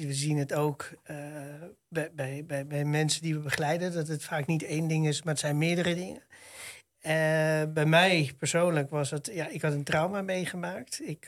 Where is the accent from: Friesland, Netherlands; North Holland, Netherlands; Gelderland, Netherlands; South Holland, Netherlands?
North Holland, Netherlands; Amsterdam; Ik kom uit Amsterdam, mag ik dat soort geintjes.